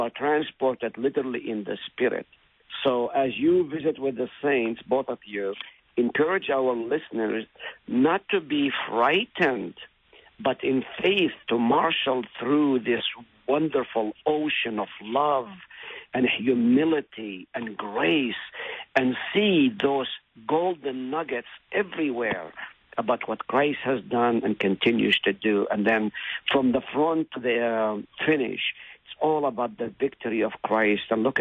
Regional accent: Palestine; I grew up in Palestine.

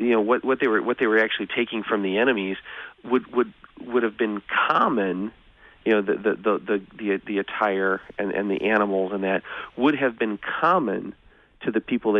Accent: Edwardsville, Illinois, United States; also born or lived in Wisconsin; Well, I grew up in southern Illinois, Edwardsville, right across the river from where you are right now.

